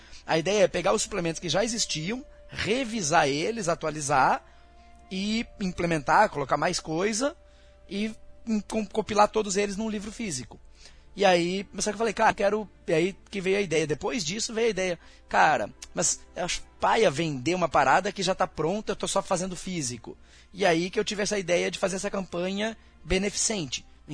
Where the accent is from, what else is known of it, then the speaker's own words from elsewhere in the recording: Paraná, Brazil; Isso, eu sou do Paraná